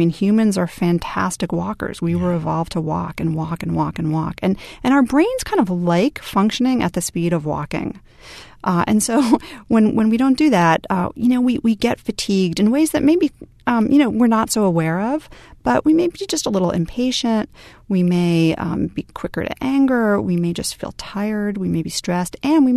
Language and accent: English; United States; These were big men doing sort of partner yoga, which is not something I really expected to see being an American